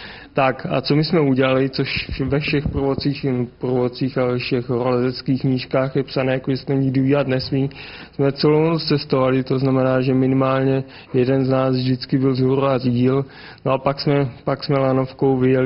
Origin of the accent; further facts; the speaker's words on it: Brno, South Moravian Region, Czechia; Já jsem teda Brňák jinak začínal